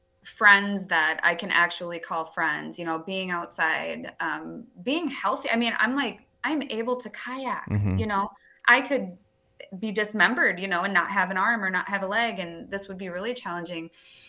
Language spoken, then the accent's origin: English; Wisconsin, United States; I'm right on the Minnesota and Wisconsin border. I'm actually from Wisconsin